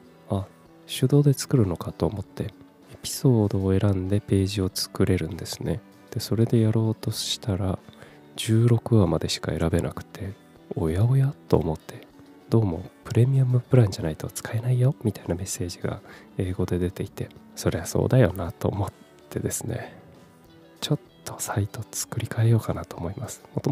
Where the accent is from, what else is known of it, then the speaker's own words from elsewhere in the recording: Kumamoto, Japan; moved away as an adult; also born or lived in Fukuoka / Tokyo; 18歳から福岡、30歳から東京で暮らし、35歳で会社を辞め、地元の熊本でフリーランスのウェブライターとして生きていくことにした